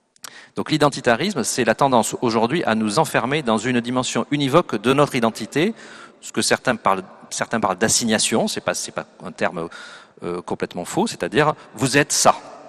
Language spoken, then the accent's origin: French; Toulouse, Occitanie, France; que je suis très content de venir à Toulouse, parce que je suis toulousain. C'est mon identité.